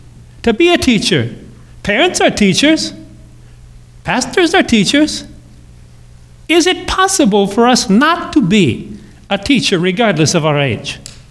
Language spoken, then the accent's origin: English; Richmond, Wisconsin, United States; I think of a couple of teachers that I had when I was growing up in Richmond, Wisconsin.